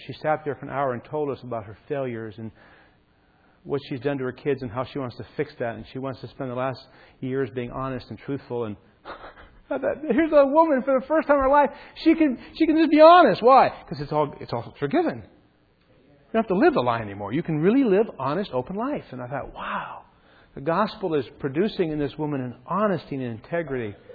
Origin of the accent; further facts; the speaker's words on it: United States; I'm an American, I admit it.